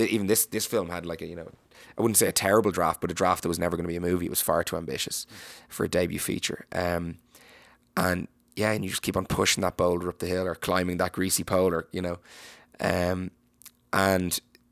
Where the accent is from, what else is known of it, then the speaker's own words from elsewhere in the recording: Ireland; it's instinctive, I guess, as an Irish person. You know, we have a little bit of a dark past.